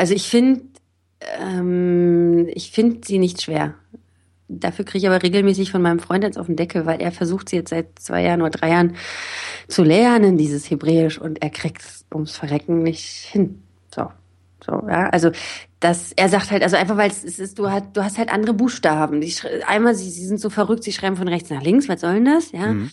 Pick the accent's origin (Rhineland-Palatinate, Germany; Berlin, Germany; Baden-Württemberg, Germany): Berlin, Germany; wenn ich in Israel bin und sage, ja, ich komme aus Berlin